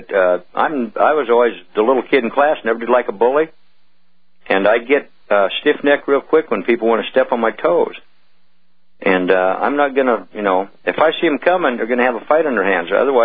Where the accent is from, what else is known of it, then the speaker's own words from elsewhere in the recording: Iowa, United States; Sorry, Iowans. I mean, that's my home state, but that's what I feel about it.